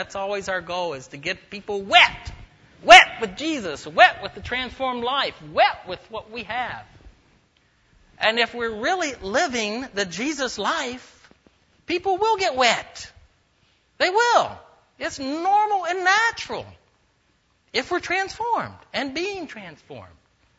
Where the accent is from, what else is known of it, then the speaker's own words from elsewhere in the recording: North Carolina, United States; I'm from North Carolina. But I've lost my accent. But it can come back real quick if I've been there for a while and I eat grits.